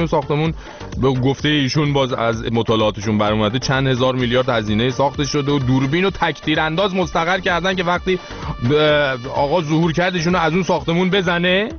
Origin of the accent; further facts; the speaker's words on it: Iran; به عنوان یه ایرانی